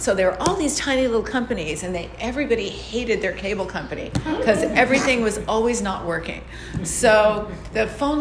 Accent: New York, United States; born there; now in Los Angeles, United States; because I was born in New York, went to school in Washington, D.C., but I have a travel bug.

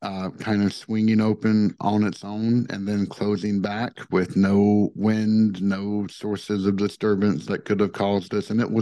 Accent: Tennessee, United States; The other was the house I grew up in Tennessee. It's over 200 years old.

